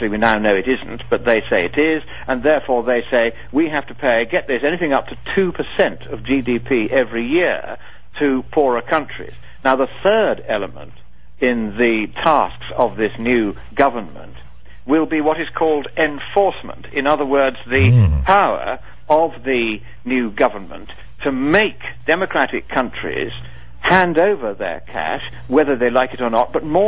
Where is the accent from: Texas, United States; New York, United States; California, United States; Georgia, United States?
Texas, United States; accent: Texan; and of course my Texan accent is famous.